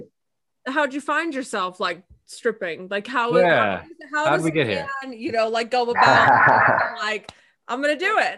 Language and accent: English; Las Vegas, Nevada, United States; also born or lived in California; I was living in California at the time, and then I'm from Vegas originally, and I was moving back